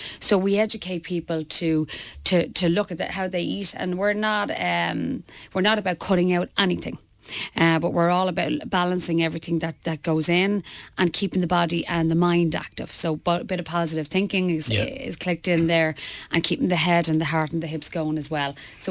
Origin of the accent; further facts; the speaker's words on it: Belcamp, Leinster, Ireland; I'm from Belcamp. I went to school in Darndale. My family moved on to Clare Hall.